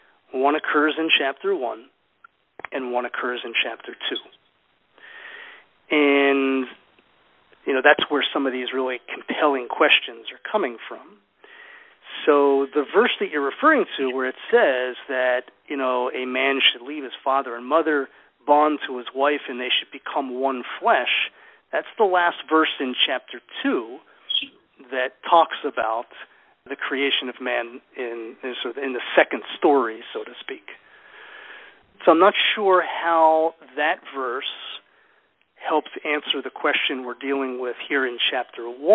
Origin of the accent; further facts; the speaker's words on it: United States; born there; first language English; I was born in America and my first language is English